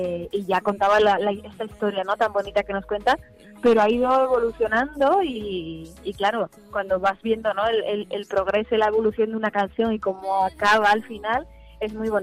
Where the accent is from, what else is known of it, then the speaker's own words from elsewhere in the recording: Seville, Andalusia, Spain; yo ya estoy aquí, mi tierra, que soy de Sevilla.